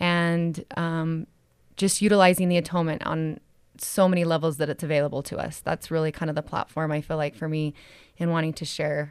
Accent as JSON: {"language": "English", "region": "Utah", "country": "United States", "tie": "born or raised there", "said": "growing up in the Salt Lake Valley."}